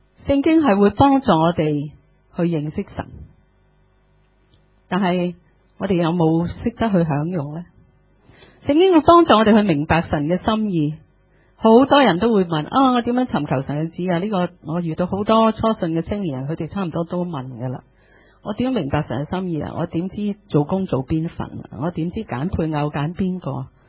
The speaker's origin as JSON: {"language": "Cantonese", "country": "China", "said": "善事呢呢度唔系指我哋中国人諗嘅行善罪乐"}